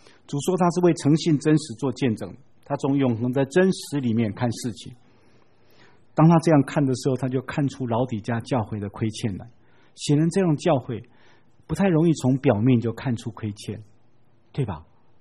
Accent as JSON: {"language": "Chinese", "country": "Taiwan", "said": "我觉得我们台湾人特别喜欢二元论"}